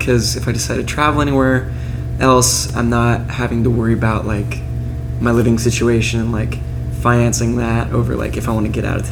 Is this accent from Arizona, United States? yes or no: no; California, United States; Yeah, so I grew up in Northern California.